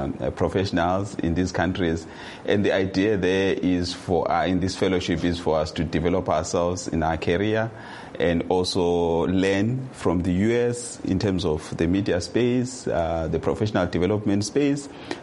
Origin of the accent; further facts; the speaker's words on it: Plumtree, Matabeleland South, Zimbabwe; in Plumtree, my hometown, we use Kalanga.